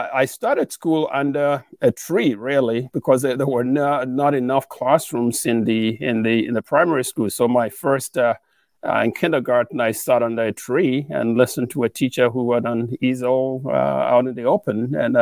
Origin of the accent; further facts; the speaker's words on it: Ghana; So I grew up in a small dusty village in Ghana, West Africa. And I was one of 14 children born to two illiterate parents who had no formal education.